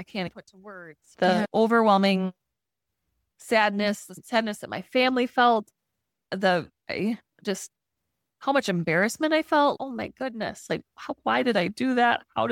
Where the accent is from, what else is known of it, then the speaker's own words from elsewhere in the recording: Ellsworth, Wisconsin, United States; I live in Ellsworth, Wisconsin. And I grew up here in Ellsworth and really was just a typical teenager and 16 years old.